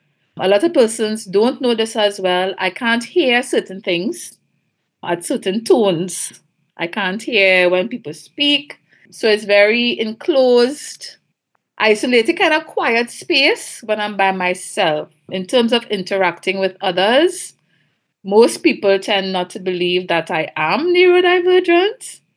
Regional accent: Trinidad, Trinidad & Tobago; now in Tobago, Trinidad and Tobago; Well, actually, I grew up in Trinidad. I moved to Tobago within the last 10 years, but the experience is pretty much the same on both islands. We are twin islands.

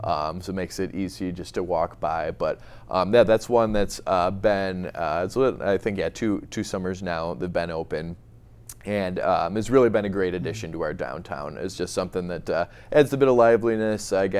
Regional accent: Trenton, New Jersey, United States; You know, I grew up in Trenton

